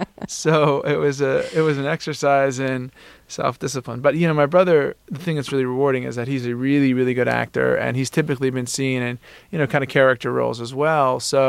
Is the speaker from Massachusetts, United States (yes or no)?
yes; Cambridge, Massachusetts, United States; We grew up in Central Square in Cambridge, which was the sort of, at the time, it was the across-the-track side of Cambridge.